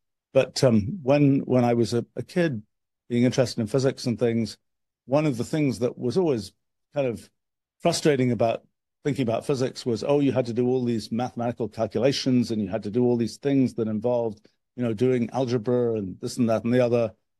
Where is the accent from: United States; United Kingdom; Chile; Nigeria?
United Kingdom; England; remember, I'm an old guy. So I grew up at a different time from today's time. And when I was a kid, I grew up in England.